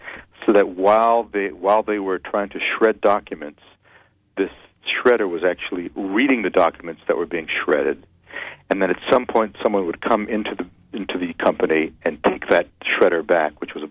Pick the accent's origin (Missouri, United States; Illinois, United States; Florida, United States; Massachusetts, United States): Massachusetts, United States; Boston; The thing about being a Bostonian is that, you know, the teams always disappoint you